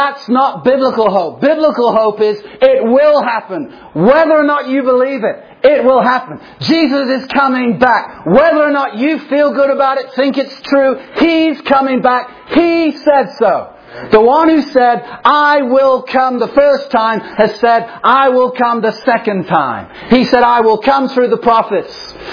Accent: England, United Kingdom; I grew up in England

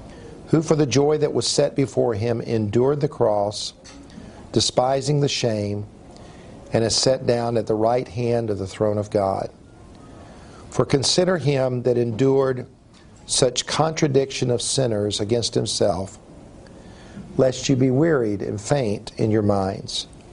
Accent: South Carolina, United States; I grew up here in South Carolina, so just about everybody plays sports in South Carolina.

